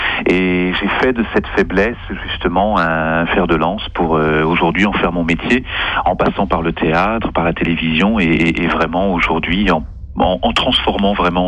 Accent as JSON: {"language": "French", "country": "France", "said": "Non, je suis français."}